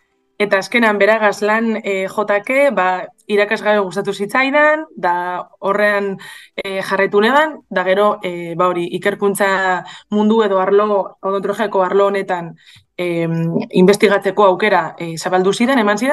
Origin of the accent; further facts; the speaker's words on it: Bilbao, Basque Country, Spain; born there; eta Bilbon jaio nintzen, 1984 urtean.